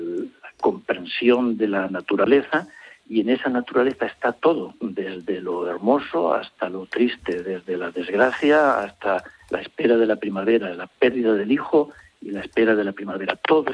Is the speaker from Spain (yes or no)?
yes; Spain; la realidad, digamos, nacional como país, como españoles